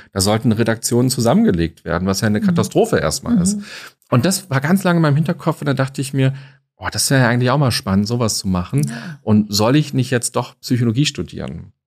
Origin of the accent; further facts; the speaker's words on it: Berlin, Germany; Ich bin in Berlin aufgewachsen. Wir waren so am Stadtrand in so einer Plattenbauwohnung, so ein Elfgeschosser. Kleine Zimmer, niedrige Decken